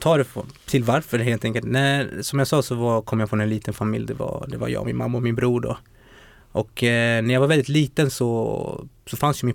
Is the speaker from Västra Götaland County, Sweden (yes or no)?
no; Botkyrka, Stockholm County, Sweden; Jag är uppväxt i Botkyrka, Fittja för att vara mer korrekt då.